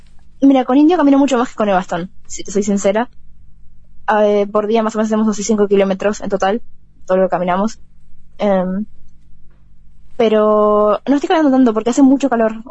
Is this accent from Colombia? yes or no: no; Uruguay; yo soy uruguaya